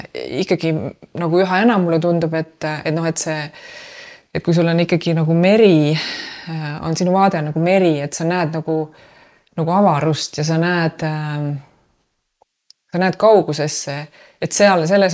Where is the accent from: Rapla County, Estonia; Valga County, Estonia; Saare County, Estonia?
Saare County, Estonia; me oleme kaasa võtnud Saaremalt selle teise nagu aegruumi süsteemi